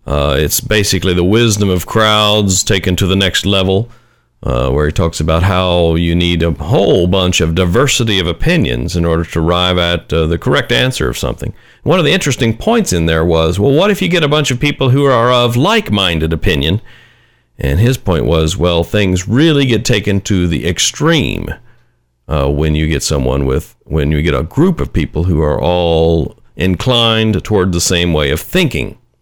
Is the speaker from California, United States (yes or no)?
no; Washington, District of Columbia, United States; It's right here in my hometown, Washington, D.C. area.